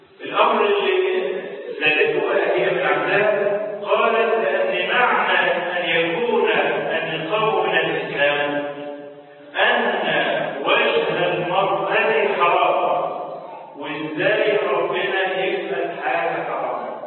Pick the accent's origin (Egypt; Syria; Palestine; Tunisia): Egypt; في بلدنا مصر